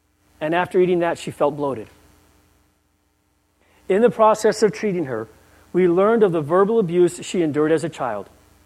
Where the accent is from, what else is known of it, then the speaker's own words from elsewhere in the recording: Guam; Back when I was growing up on Guam, and I was probably junior high, maybe just getting ready to start high school